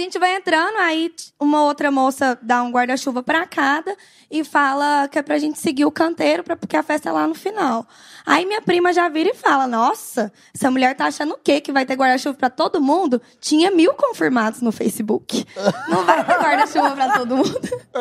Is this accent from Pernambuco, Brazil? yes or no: no; Goiânia, Goiás, Brazil; Eu sou de Goiânia.